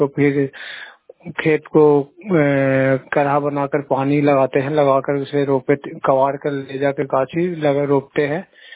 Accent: Bihar, India; मैं नालंदा जिला से बोल रहा हूँ, गुड़ापुर पंचायत के निवासी हूँ।

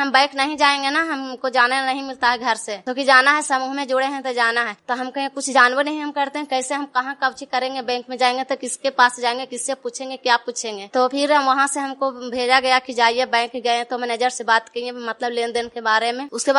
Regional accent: Lahuar, India; लहुआर के रहने वाली हूँ

